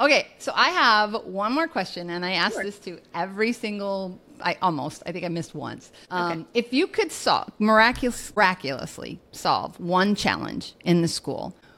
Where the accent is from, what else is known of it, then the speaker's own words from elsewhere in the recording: Nebraska, United States; where I grew up in Nebraska, it would have been in the car